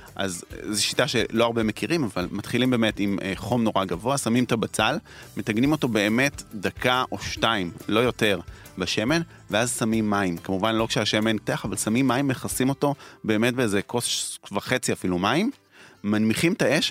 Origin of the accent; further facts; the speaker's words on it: Warsaw, Masovian Voivodeship, Poland; אני טוב, פולני, גדלתי בוורשה, אני אוהב אוכל מתוק